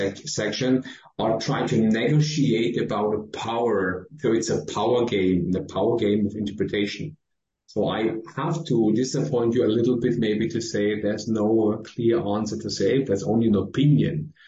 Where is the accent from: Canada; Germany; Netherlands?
Germany; I'm from Germany and acting in Austria and Switzerland and Germany, of course, and studied mechanical engineering.